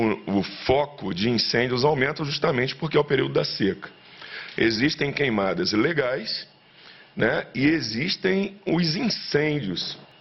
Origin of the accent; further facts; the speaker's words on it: Brazil; Nós que vivemos, que somos brasileiros e nós que vivemos na Amazônia, a gente sabe a importância dela.